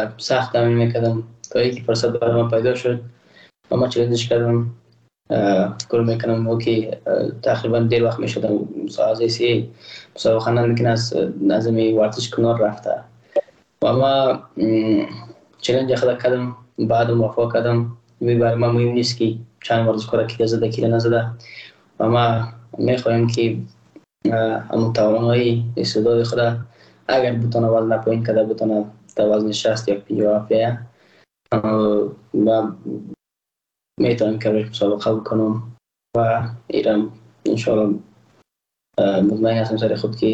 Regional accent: Afghanistan; ما تاجک نیستم. احساس کنم ما ازبک پشتون نیستم، ما یک افغان هستم

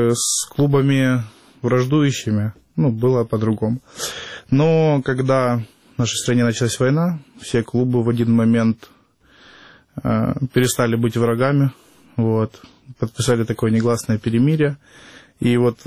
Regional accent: Donetsk, Donetsk Oblast, Ukraine; я Донецкий, ну, вот это Донецкий. Вот. А я украинец, я родился в Украине, у меня паспорт гражданина Украины

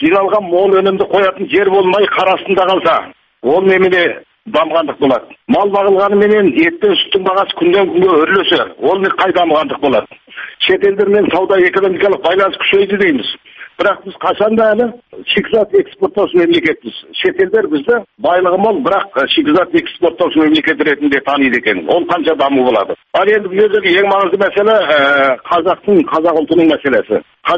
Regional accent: China; now in Kazakhstan

